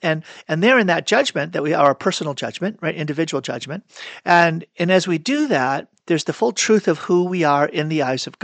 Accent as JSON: {"language": "English", "region": "Massachusetts", "country": "United States", "tie": "born or raised there", "said": "So in my childhood, I grew up outside of Boston"}